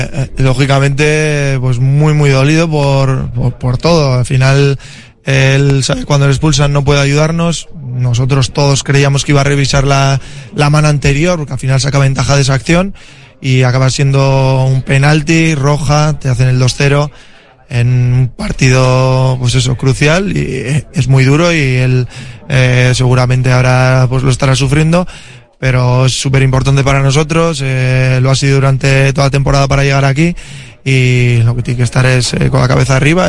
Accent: Bilbao, Basque Country, Spain; Sí, bueno, pues somos de Bilbao y creemos en la remontada.

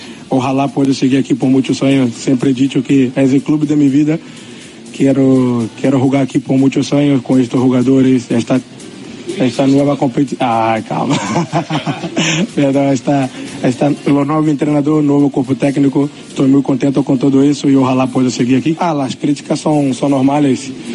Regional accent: Brazil; Spanish is a second language; soy brasileño con más goles en este club

